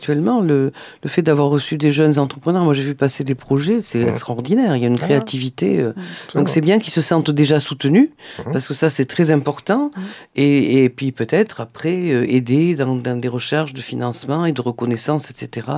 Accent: Burkina Faso; Moi, je parle en tant que Burkinabé, là, c'est terrible.

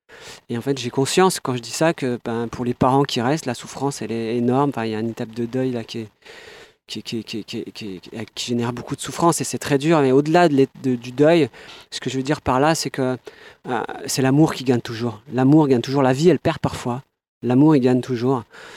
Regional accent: Besançon, Bourgogne-Franche-Comté, France; Et je me retrouvais à Besançon, là d'où je viens

